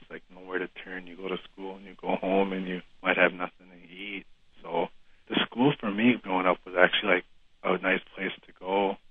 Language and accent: English; Red Lake, Minnesota, United States; tell them that I'm from Red Lake and I'm here first as a member of the Lake Reservation.